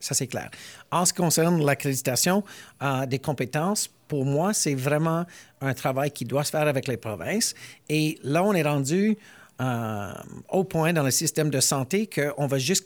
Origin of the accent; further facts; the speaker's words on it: Alberta, Canada; je viens de l'Alberta, donc je vis dans un paradoxe. Je suis un libéral de l'Alberta